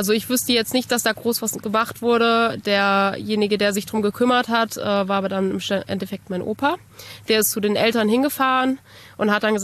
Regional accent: Bad Arolsen, Hesse, Germany; Geboren und aufgewachsen bin ich in Bad Arolsen, ich habe bei meinen Großeltern gelebt.

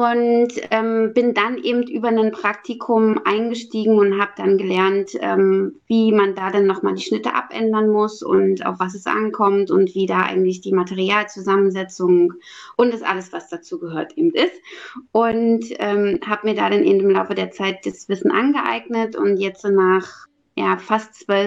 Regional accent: Halle, Saxony-Anhalt, Germany; ich habe eine Ausbildung zur Modegestalterin gemacht, mhm, in meiner Heimatstadt in Halle-Saale.

